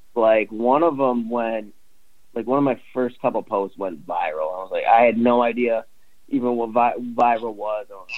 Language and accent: English; Westfield, Massachusetts, United States; I'm from Westfield, Massachusetts.